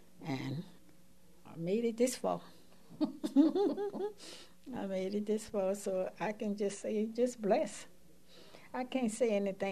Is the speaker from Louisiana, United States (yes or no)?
yes; New Orleans, Louisiana, United States; born there; I was born in New Orleans, Louisiana, July 4th, 1928.